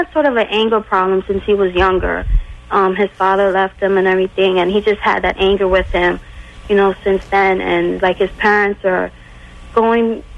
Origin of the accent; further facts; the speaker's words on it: Bronx, New York, United States; No, I'm from the Bronx.